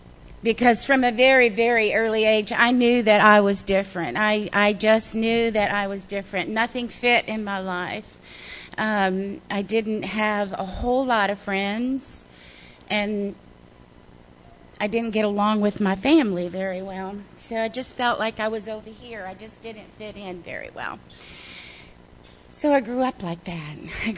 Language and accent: English; Klein, Texas, United States; also born or lived in Houston, Texas; So I was born in Houston, Texas. Right on. But I didn't stay there long. I moved to a little country town called Klein, Texas, which was a little dot on the map